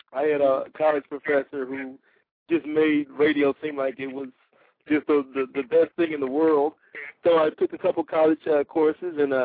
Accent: Detroit, Michigan, United States; Well, I was born and raised here in Detroit, Michigan. Still live here. I love the city.

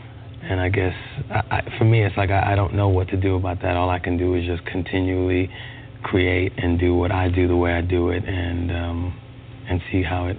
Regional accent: Brooklyn, New York, United States; I mean, I'm from Brooklyn. You know, I started playing keyboards when I was 16 in my room

